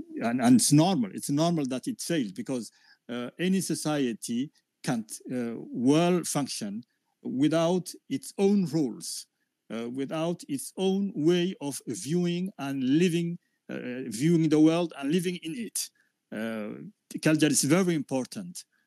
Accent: Djibouti; I'm from Djibouti.

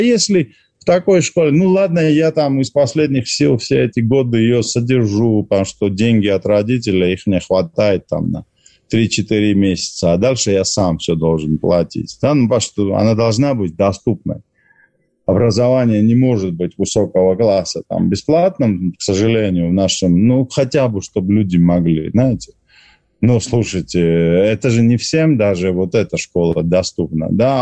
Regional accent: Georgia; может быть, потому что я грузин и так далее

